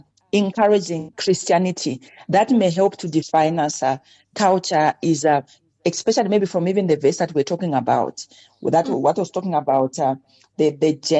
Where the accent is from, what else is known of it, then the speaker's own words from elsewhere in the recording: Western Province, Zambia; I come from a culture where men wear skirts. I'm Lozi from Western Zambia. They wear skirts and it's called a siziba.